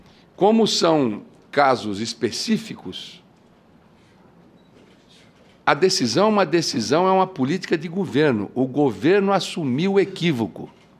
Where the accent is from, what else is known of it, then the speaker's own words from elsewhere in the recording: Brazil; todos nós somos brasileiros.